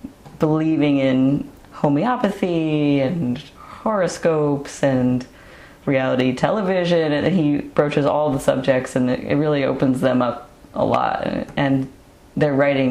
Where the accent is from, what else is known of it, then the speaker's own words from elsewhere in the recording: New Jersey, United States; also born or lived in Vermont; My background is, I'm from New Jersey. I went to UVM, and I lived here afterward and worked for